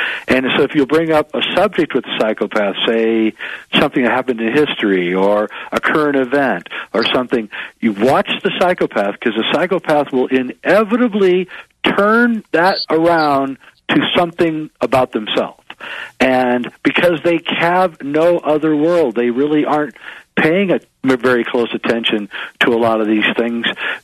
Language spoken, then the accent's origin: English; United States; Obama was in my hometown a year ago during the election here in the United States